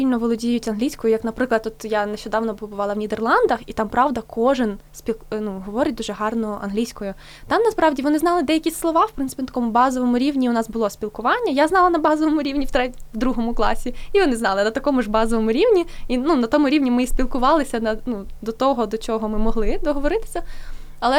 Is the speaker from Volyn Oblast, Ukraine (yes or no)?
yes; Volyn Oblast, Ukraine; Я взагалі родом з Волинської області, з містечка. Хоча люди з того містечка думають, що вони з великого міста, то таке.